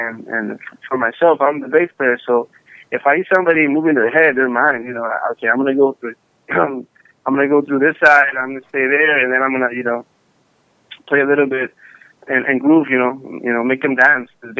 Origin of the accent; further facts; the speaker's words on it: Puerto Rico; moved away; also born or lived in Corpus Christi, United States; I was born in Corpus, in Texas. After 7 years old, I went to Puerto Rico, and then there's a lot of influence of Afro-Cuban, Latin